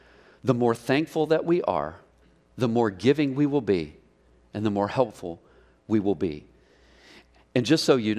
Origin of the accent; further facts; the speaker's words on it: Mineola, Texas, United States; I grew up in First Baptist Church in Mineola, Texas. I don't know if you know where that's at, but go to Tyler and keep going north, and you'll run into it.